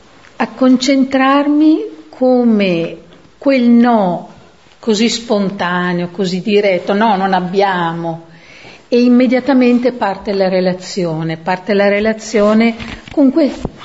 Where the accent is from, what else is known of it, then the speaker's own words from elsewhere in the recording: Friuli-Venezia Giulia, Italy; io che sono friulana, non di Aquileia ma più montana